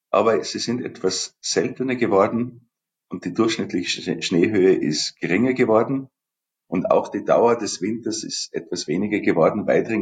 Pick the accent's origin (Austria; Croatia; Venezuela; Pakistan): Austria; Waidring, Tyrol; ich bin in Weidring aufgewachsen